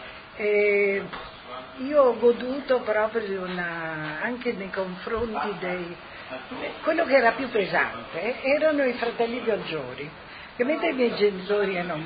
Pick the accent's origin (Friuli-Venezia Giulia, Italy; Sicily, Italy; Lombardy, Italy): Friuli-Venezia Giulia, Italy; Valvasone; born there; sono nata a Valvasone, in provincia di Udine, nel lontano 1933. Adesso veramente Valvasone è provincia di Pordenone.